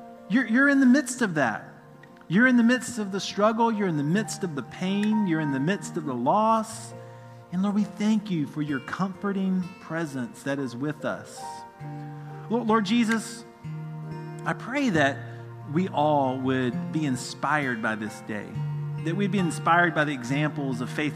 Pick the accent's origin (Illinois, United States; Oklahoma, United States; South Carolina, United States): South Carolina, United States; I grew up in South Carolina, but my people are in West Virginia.